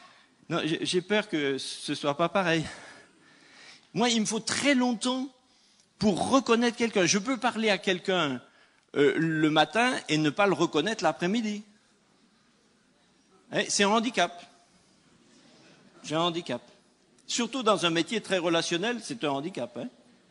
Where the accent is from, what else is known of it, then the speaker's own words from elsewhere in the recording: France; Moi-même, je suis étranger, je suis français, hein, ici en Alsace.